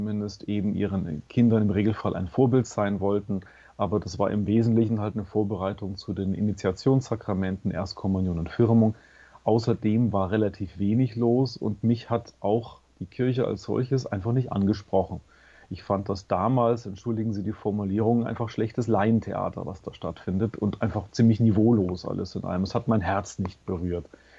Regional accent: Bavaria, Germany; Ich bin ein gebürtiger Oberfranke. Das ist der nördliche Teil von Bayern für die Schweizer, die das nicht so genau im Blick haben. Die Region, wo ich herkomme, ich komme aus einem kleinen Dorf im Umfeld der Stadt Bamberg, ist eigentlich durch und durch katholisch.

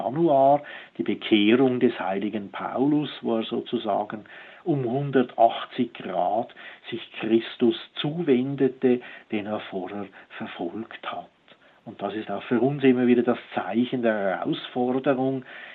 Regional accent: Switzerland; in dem Sinn sind wir Schweizer ja sozusagen auch die Heiden. Wir sind ja nicht Juden gewesen, sondern außerhalb des Judentums aufgewachsen

